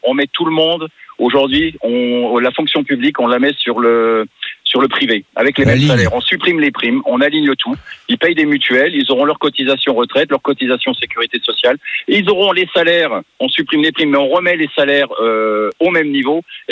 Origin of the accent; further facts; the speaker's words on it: France; On est beaucoup de Français à penser comme ça, beaucoup de chefs d'entreprise.